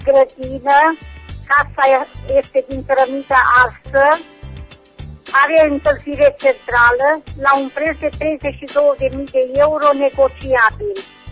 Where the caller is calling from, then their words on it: Reșița, Caraș-Severin, Romania; din Reșița